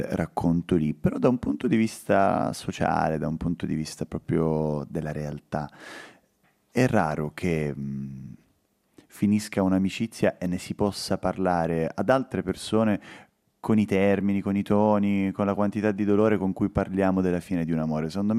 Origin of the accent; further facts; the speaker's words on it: Catania, Sicily, Italy; Sono nato e cresciuto a Catania, che per certi versi non è assolutamente una città di provincia, perché è una città grande, è una metropoli, è enorme, però per altri lo è.